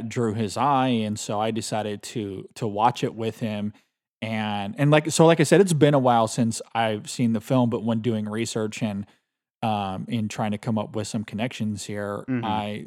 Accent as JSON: {"language": "English", "region": "Michigan", "country": "United States", "said": "So but you know, I'm from Michigan."}